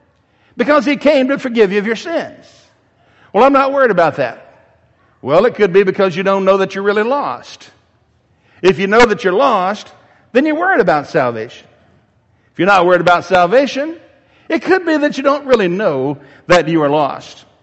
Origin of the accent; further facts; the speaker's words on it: Tennessee, United States; And I'll say, I'm from Tennessee.